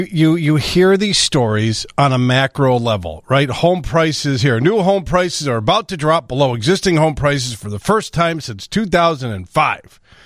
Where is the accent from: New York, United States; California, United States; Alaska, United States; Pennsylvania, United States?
New York, United States; Brooklyn; born there; I was born in Brooklyn.